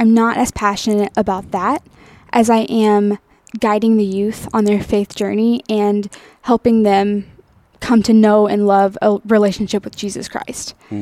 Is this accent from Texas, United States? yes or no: yes; Westphalia, Texas, United States; I was born and raised in Westphalia, Texas, which is about 35 minutes east of Belton.